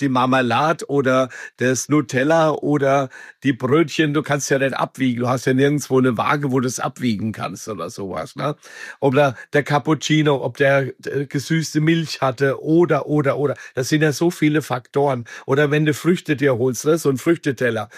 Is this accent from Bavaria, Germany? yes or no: yes; Bavaria, Germany; Ich komme aus Nordbayern, ich bin Unterfranke, bin blond, habe blaue Augen